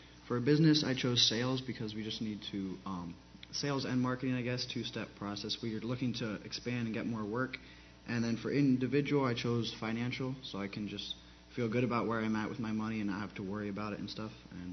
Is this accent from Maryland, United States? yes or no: no; Pennsylvania, United States; I'm from Pennsylvania.